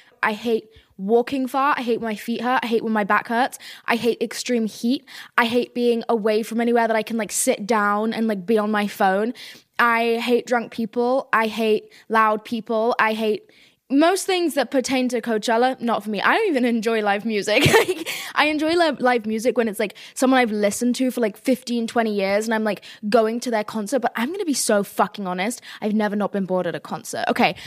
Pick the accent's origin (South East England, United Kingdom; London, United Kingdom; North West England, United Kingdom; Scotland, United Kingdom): South East England, United Kingdom; I am from Sussex, okay?